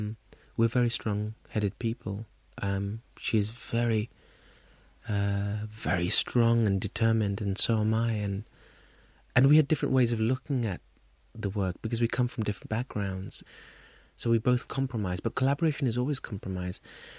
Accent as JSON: {"language": "English", "region": "London", "country": "United Kingdom", "tie": "born or raised there", "said": "You know, I was born and brought up in London, southwest London."}